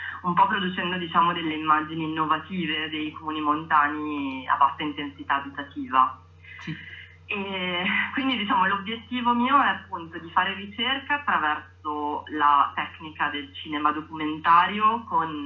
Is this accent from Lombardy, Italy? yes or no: yes; Milan, Lombardy, Italy; siamo appunto partiti da Milano, noi siamo di Milano, con tutta l'attrezzatura video